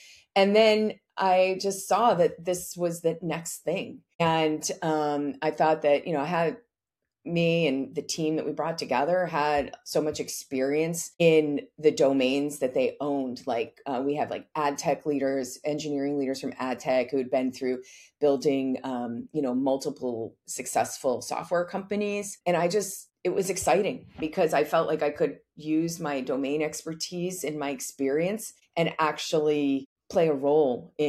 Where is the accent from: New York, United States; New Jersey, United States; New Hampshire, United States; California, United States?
New Hampshire, United States; now in Washington D.C., United States; I grew up in New Hampshire.